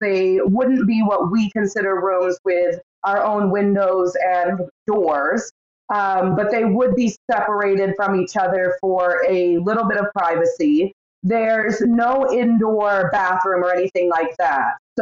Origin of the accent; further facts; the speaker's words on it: Maine, United States; So I'm also from Maine, where we have homesteads here.